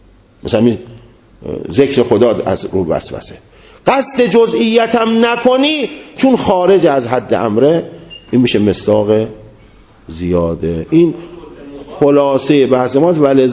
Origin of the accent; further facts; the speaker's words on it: Tehran, Tehran Province, Iran; شهر تهران، من تهرانی هستم، یکی از همشهری های ما تو تهران